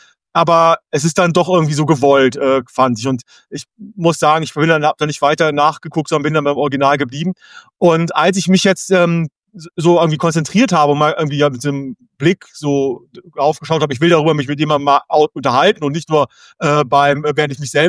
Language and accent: German; Cologne, North Rhine-Westphalia, Germany; born there; ich bin schon so weit weg von Köln, von meiner Geburtsstadt